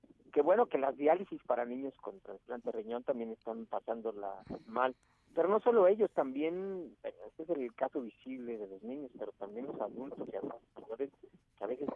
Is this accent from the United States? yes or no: no; Chiapas, Mexico; moved away; Yo me vine de Chiapas justamente por esta problemática un 2 de febrero del 2018